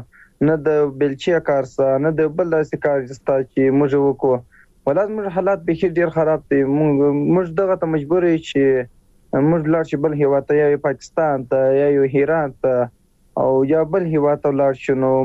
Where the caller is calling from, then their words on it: Musa Qala, Helmand, Afghanistan; زه په هلمند کې یم. په هلمند کې په مساکلا ولسوالۍ کې یم.